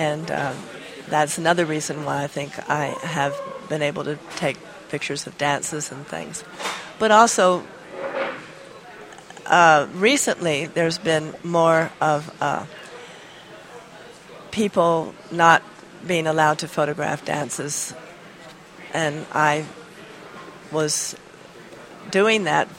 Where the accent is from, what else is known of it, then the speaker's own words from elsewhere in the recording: Oklahoma, United States; I was born in Oklahoma and raised in Oklahoma and was used to powwows.